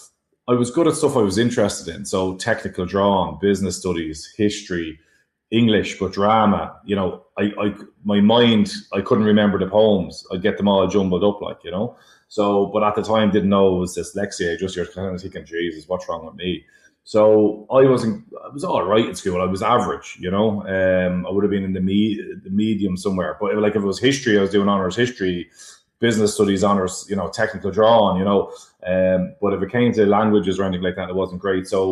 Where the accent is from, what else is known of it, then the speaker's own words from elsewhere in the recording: Rathcoole, Leinster, Ireland; I'm from Racoole, County Dublin there, where the Putchane Still is. And when I was growing up, I was working in the Putchane Still